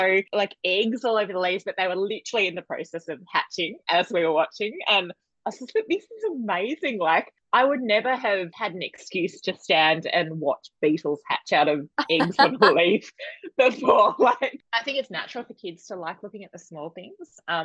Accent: Sydney, New South Wales, Australia; So I grew up in Sydney.

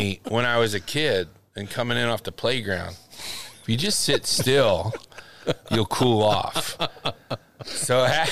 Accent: Philadelphia, Pennsylvania, United States; I told you we're from Philly.

